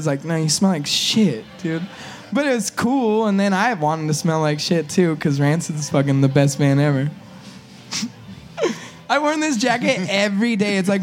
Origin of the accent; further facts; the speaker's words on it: California, United States; Because, like, the road in California, we're from California, and Caltrans is, like, the road workers